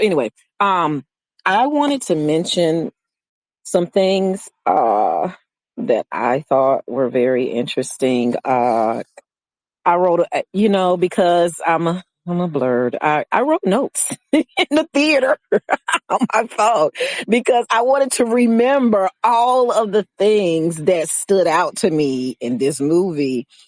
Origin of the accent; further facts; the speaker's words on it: the South, United States; I am from the South myself, born and raised, because I was raised up in the church